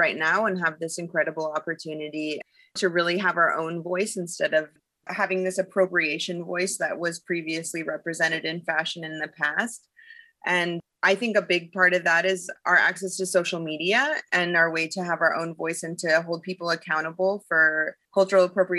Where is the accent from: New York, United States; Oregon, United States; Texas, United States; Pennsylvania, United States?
Oregon, United States; Well, growing up in Oregon, I think a lot of people probably grew up with Pendleton in their house.